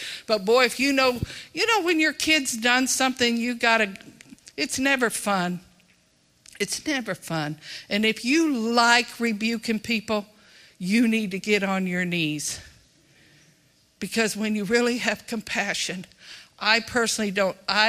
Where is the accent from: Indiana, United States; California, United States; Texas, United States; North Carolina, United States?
Texas, United States; Austin; I come from Austin.